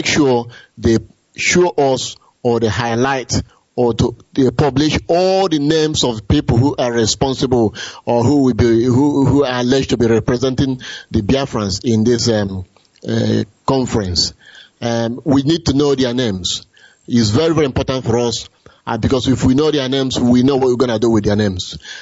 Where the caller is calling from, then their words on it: East Midlands, United Kingdom; I'm calling from East Midland.